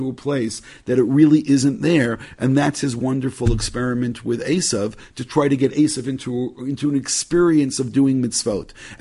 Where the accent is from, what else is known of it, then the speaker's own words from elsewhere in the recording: Brooklyn, New York, United States; it's harder to fool me because I'm from Brooklyn, and therefore jaded.